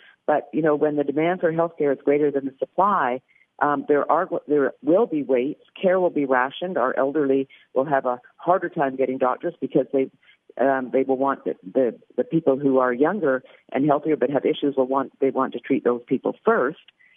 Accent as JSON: {"language": "English", "country": "Canada", "said": "As I might have mentioned before, I am Canadian. I grew up under single payer."}